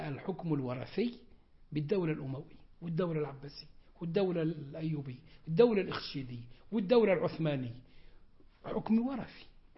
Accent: Egypt; وعندنا في مصر عملنا ثورة كانت إسلامية ووصلنا كإسلاميين إلى سدة الحكم

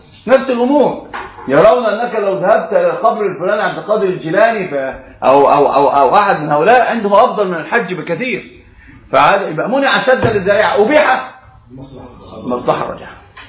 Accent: Alexandria, Alexandria Governorate, Egypt; وإحنا عندنا في اسكندرية

